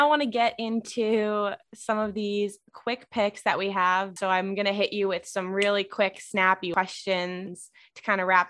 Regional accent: New York City, New York, United States; Oh, I don't even know if I could ask this as a New Yorker.

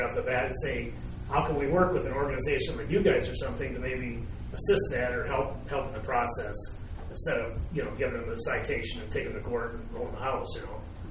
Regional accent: Mason, Michigan, United States; I come from Mesa, Michigan, just south of Lansing.

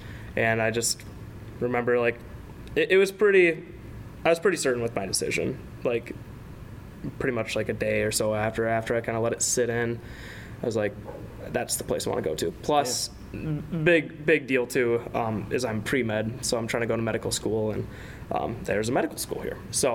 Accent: Minnesota, United States; Like I said, I'm from Minnesota, right above the Twin Cities, just by like a half hour.

